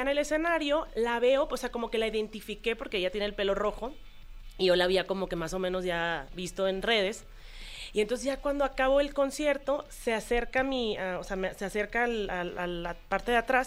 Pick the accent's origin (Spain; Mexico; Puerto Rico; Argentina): Mexico; Culiacán, Sinaloa; De Culiacán. Por eso mi acento.